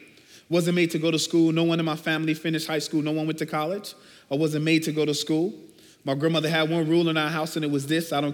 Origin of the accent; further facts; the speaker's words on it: Chicago, Illinois, United States; But I'm from Chicago, born and bred. I grew up in generational poverty in the projects on the south side of Chicago.